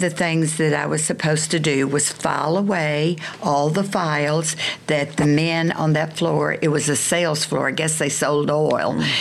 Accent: Spring Branch, Texas, United States; I grew up in Spring Branch, and so I rode a lot.

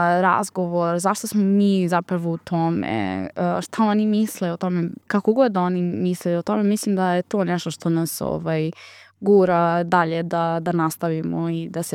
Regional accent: Vojvodina, Serbia; s obzirom da sam ja poreklom iz Varošice pored Novog Sada, a išla sam u gimnaziju u Novi Sad

